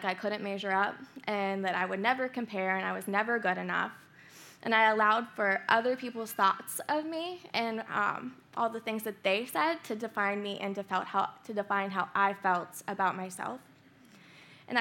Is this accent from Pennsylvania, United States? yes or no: yes; McKeesport, Pennsylvania, United States; So I am from White Oak, McKeesport area. I was born and raised here.